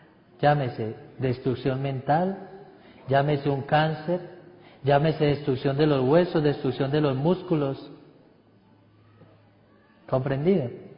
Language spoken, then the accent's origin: Spanish; Antioquia, Colombia; Sí, soy paisa y hablo mucho